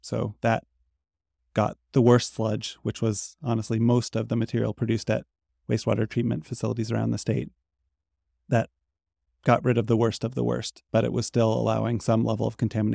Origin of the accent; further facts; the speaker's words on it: Montana, United States; I grew up in Western Montana, in the foothills of the Rockies